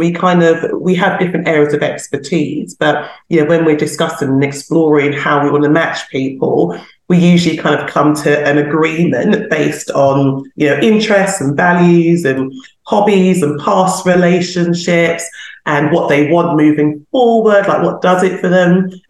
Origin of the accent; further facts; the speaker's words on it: London, United Kingdom; And then Paul and Mel are looking at me as a Londoner, like, what is that?